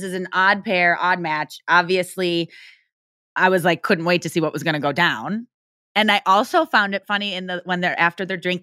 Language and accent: English; Midwest, United States; for me and growing up in the Midwest, I don't know if that's part of it.